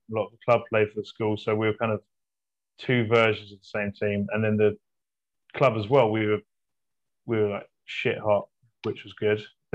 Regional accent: East of England, United Kingdom; I think growing up in Essex, you have to try football.

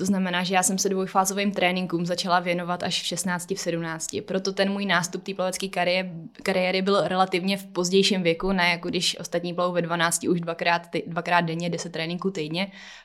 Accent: Chomutov, Ústí nad Labem Region, Czechia; jsem z Chomutova z malého města, nemáme tam profesionální podmínky

